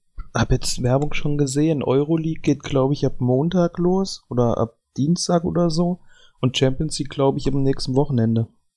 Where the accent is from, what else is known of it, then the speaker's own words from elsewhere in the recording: Hesse, Germany; Ich komme aus Nordhessen.